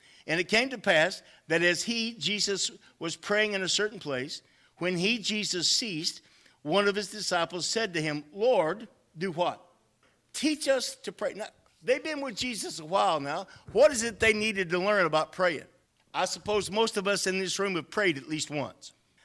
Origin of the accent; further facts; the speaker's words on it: Shreveport, Louisiana, United States; I'm a Yankee. I'm from Shreveport. Okay. Yeah. I'm above Alexandria.